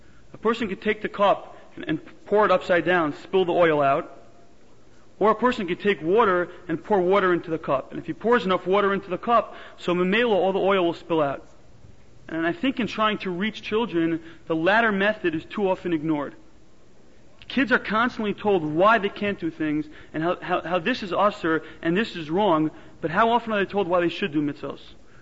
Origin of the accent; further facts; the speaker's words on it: Queens, New York, United States; also born or lived in Teaneck; I grew up in Queens and then in Teaneck as a congregant at Przanski Shuls.